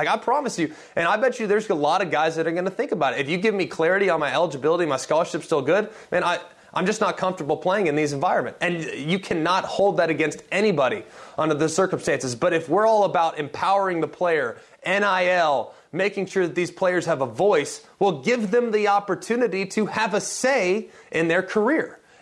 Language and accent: English; Georgia, United States; I'm from Georgia. I love college football